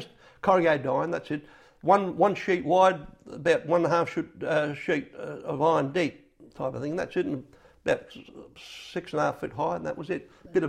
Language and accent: English; Australia; born there; they could not believe that I was born in Australia.